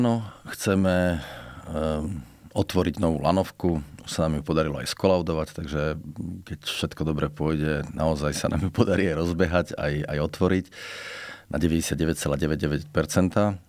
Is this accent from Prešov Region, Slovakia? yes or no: yes; High Tatras, Prešov Region, Slovakia; Ja vravím, vyrastal som vo Vysokých a priženil som sa do nízkych